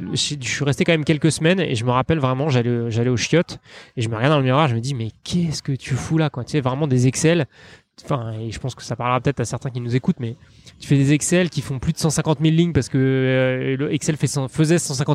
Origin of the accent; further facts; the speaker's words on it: Paris, Île-de-France, France; je suis parisien, j'ai 34 ans la semaine prochaine.